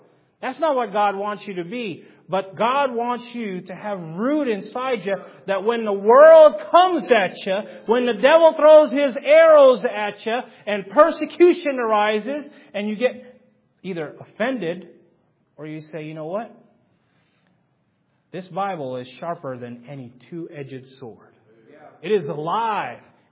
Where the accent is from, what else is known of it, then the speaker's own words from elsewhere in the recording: California, United States; Now, I get to park it there for a little bit if I wanted to, being that I'm from California